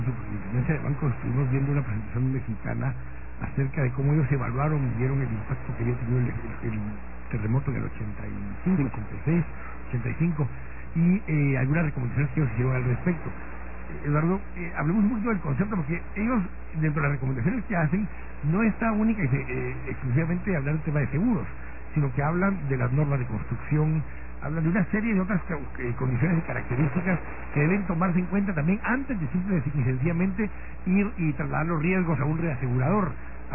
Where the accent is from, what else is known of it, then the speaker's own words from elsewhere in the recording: Guatemala; quienes hemos pagado todo esto somos todos los guatemaltecos.